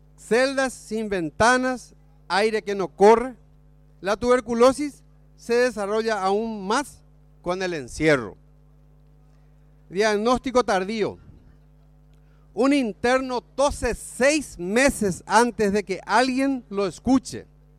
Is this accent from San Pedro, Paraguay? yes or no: yes; San Pedro, Paraguay; Yo soy de San Pedro. Y en San Pedro sabemos lo que es pelear contra el olvido.